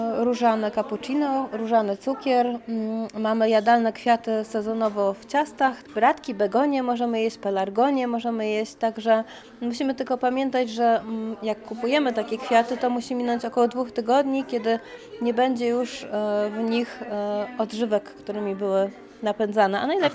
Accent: Gdynia, Pomeranian Voivodeship, Poland; Wychowałam się na Kamiennej Górze w Gdyni, w ogrodzie, gdzie rosły dziko fiołki.

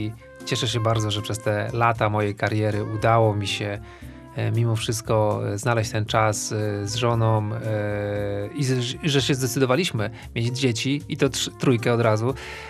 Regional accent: Mrągowo, Warmian-Masurian Voivodeship, Poland; Tak, jestem z Mrągowa.

